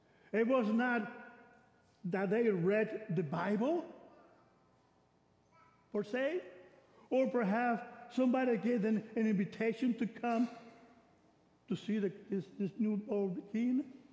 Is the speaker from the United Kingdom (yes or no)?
no; Puerto Rico; English is a second language; now in Springfield, United States; he knew that I was coming from Puerto Rico to Springfield, Missouri, to face a new dynamics of studying English.